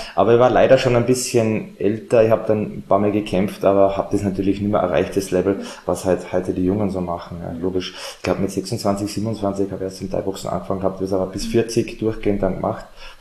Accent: Graz, Styria, Austria; now in Salzburg, Austria; ich bin ja immigriert nach Salzburg, ja, von der Steiermark, ich bin ja Grazer.

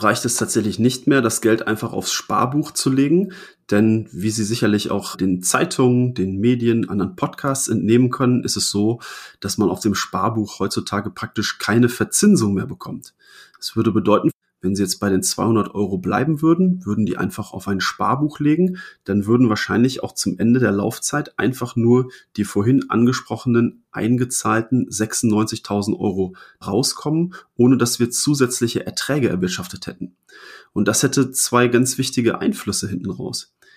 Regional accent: North Rhine-Westphalia, Germany; now in Münster, Germany; in meiner Heimatstadt, ich komme aus der Nähe von Bielefeld

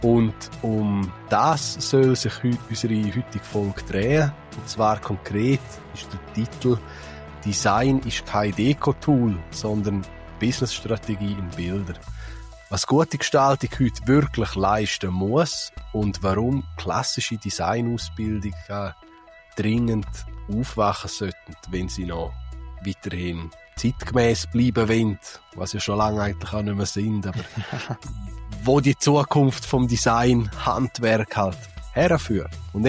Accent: Switzerland; bei uns in der Schweiz, ich bin ja dann auch zu Luzern gewesen am Studieren

